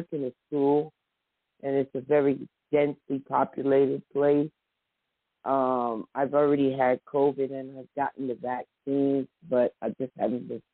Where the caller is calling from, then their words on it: New Jersey, United States; I'm calling from New Jersey.